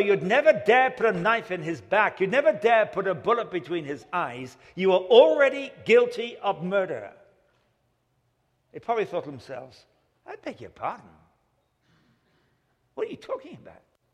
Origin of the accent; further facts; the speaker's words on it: England, United Kingdom; I said, well, I come from England and we measure in miles. I don't know how to guess in kilometers.